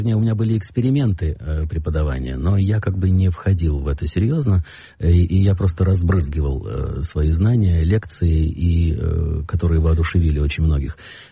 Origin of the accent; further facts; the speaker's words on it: Russia; я, первое, не еврей, то есть я русский 100%